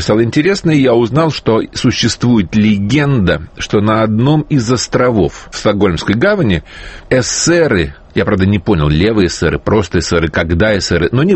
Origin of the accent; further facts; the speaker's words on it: Russia; определили, что я не англичанин, спросили, вы откуда, я говорю, из России